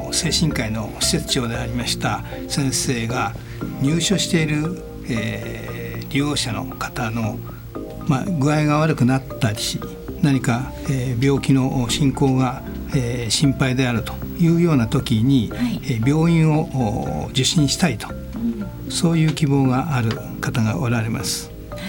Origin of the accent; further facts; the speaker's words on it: Shinjuku, Tokyo, Japan; ずっと新宿区、新宿生まれ新宿育ちという形になります、